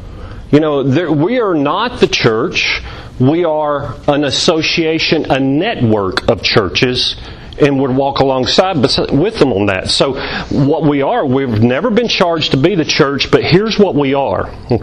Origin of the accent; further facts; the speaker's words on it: Alabama, United States; also born or lived in Florida; And I am from Alabama. I've lived in Florida, never lived in North Carolina.